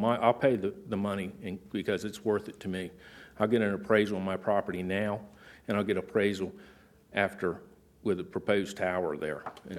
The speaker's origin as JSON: {"language": "English", "town": "Seaford", "region": "Delaware", "country": "United States", "tie": "born or raised there", "said": "I'm not from King of Prussia. I'm born and raised in Seaford, Delaware."}